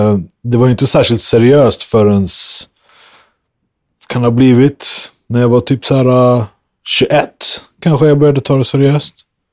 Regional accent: Brandbergen, Stockholm County, Sweden; also born or lived in Rågsved; Jag är uppvuxen i Brandbergen, Haninge. Bodde en liten stins i Rågsved.

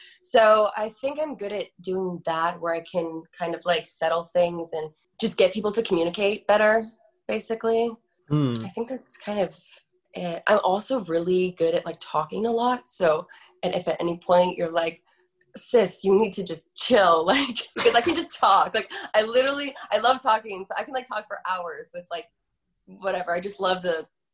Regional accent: Florida, United States; now in Los Angeles, United States; I'm from Florida and I live, grew up by the ocean. So like I need an ocean next to me and palm trees.

